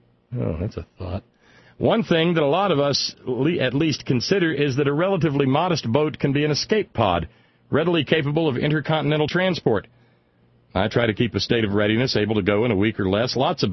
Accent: United States; there were a lot of people I remember growing up on the Tennessee River, a lot of ordinary folk, ordinary by my lights, you know, working class.

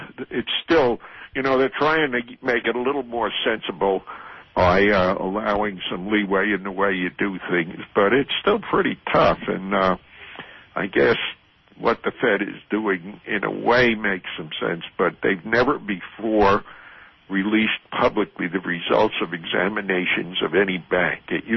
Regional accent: New York, United States; now in Tennessee, United States; I live in Tennessee, and I'm from New York.

